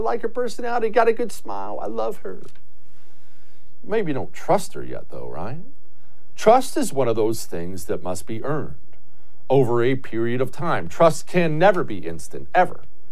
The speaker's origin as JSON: {"language": "English", "town": "Houston", "region": "Texas", "country": "United States", "tie": "born or raised there", "said": "Donald Trump, during his presidency, had to close the Chinese consulate right in my hometown of Houston"}